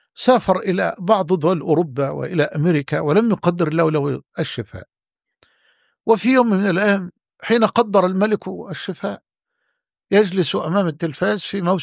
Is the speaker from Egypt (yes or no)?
yes; Egypt; بقصة رجل عندنا في مصر